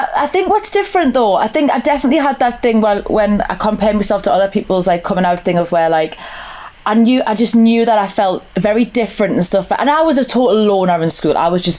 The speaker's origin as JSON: {"language": "English", "region": "North East England", "country": "United Kingdom", "accent": "Geordie", "said": "Known for being quite friendly as a people, Geordies. That's why my accent's quite peculiar."}